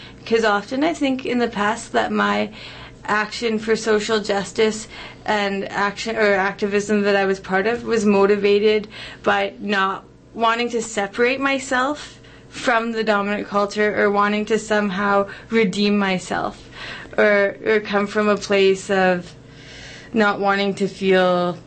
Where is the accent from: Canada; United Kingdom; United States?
Canada; this identity I have of myself as a Canadian